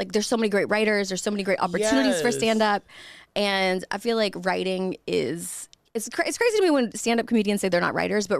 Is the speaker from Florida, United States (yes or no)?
no; Orange, Texas, United States; I'm from a small town in Texas. Shout out to Orange.